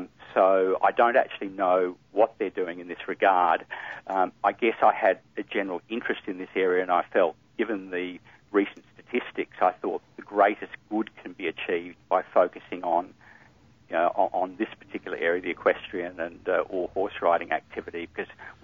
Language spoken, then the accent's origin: English; Perth, Western Australia, Australia; moved away; I mean, I'm from Perth originally, so I take great pleasure in, you know, a trip across the Nullarbor and spending a few weeks in WA.